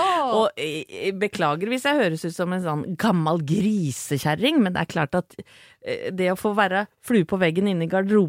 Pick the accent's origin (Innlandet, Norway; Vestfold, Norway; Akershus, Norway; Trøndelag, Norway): Vestfold, Norway; Åsgårdstrand; jeg kommer fra Åsgårdstrand, og vi har ikke noe hokk I miljøet I Åsgårdstrand.